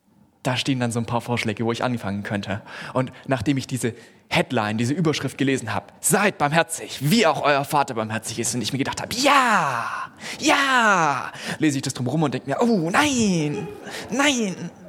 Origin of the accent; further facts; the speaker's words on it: Baden-Württemberg, Germany; ich bin ja auch Schwabe.